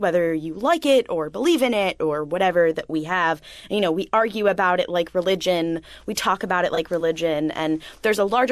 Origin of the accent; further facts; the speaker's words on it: United States; I'm Chilean American